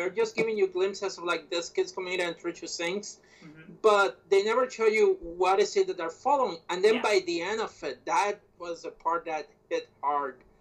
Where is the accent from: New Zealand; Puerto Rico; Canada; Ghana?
Puerto Rico; because I grew up in Puerto Rico.